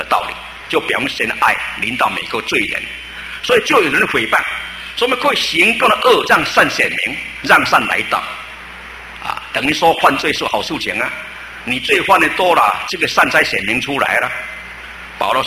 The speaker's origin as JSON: {"language": "Chinese", "region": "Fujian", "country": "China", "said": "那我们这个福建啊，可以说文化相当高的啊，我们是福建人啊，以这个为荣耀啊。"}